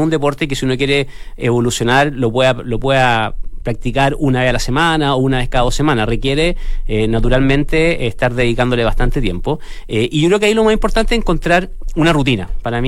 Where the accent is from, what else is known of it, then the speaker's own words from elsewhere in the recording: Chile; como chileno